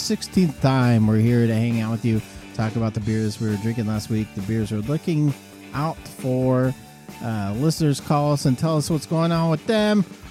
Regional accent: Baltimore, Maryland, United States; I'm originally from Baltimore.

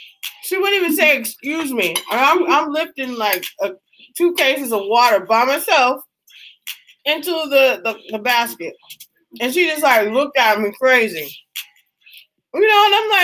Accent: the West, United States; I'm on the East Coast anyway. You know, I'm from like from the West where we just love each other.

